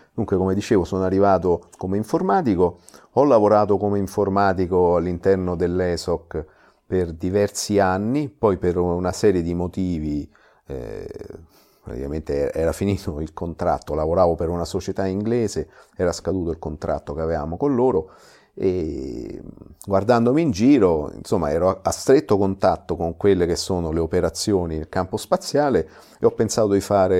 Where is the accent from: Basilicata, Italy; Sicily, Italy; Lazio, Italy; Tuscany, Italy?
Lazio, Italy; Rome; now in Germany; vengo da Roma, mi trovo in Germania ormai dal lontano 2001.